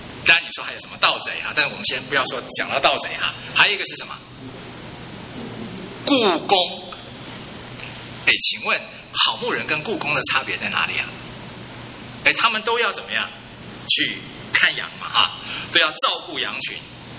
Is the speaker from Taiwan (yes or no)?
yes; Taiwan; 我自己是从台湾来的背景啊，